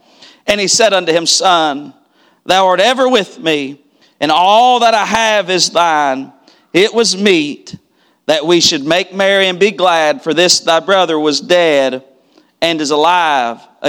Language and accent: English; West Virginia, United States; Growing up in West Virginia, you have to take 8th grade, you take West Virginia history.